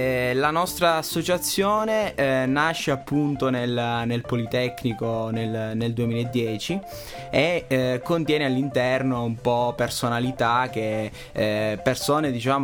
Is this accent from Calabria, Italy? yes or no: yes; Acri, Calabria, Italy; vengo da Acri, sono calabrese